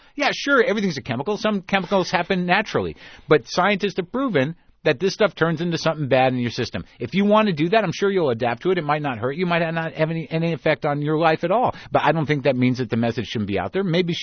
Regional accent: Southwest, United States; I grew up in the Southwest.

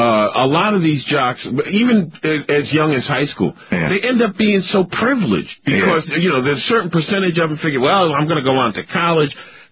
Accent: Connecticut, United States; the town I grew up in Connecticut. They did not have a football team.

